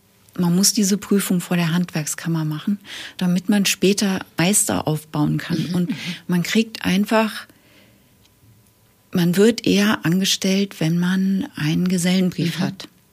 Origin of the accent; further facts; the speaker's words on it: Lower Saxony, Germany; also ich bin ja, wie gesagt, im Weserbergland in der Kleinstadt groß geworden.